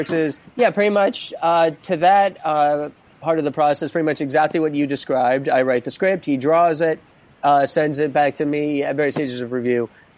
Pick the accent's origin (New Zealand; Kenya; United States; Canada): United States; Connecticut; So I grew up in Southern Connecticut, New York. I only moved to the city proper a few years ago, but New York news has been local news most of my life. New York metropolitan area native.